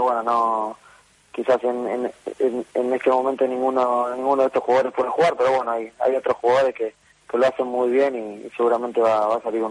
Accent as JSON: {"language": "Spanish", "country": "Argentina", "said": "yo también soy argentino"}